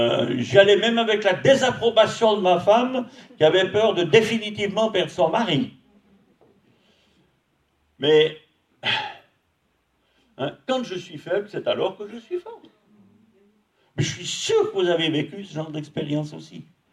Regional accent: Switzerland; Et puis j'étais chez moi en Suisse et j'étais malade.

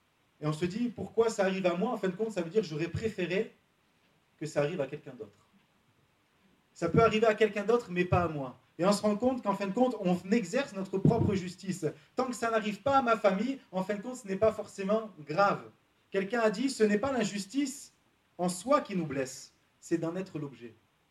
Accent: Salon-de-Provence, Provence-Alpes-Côte d'Azur, France; Voilà, je viens donc de Salon Provence. C'est pas très loin.

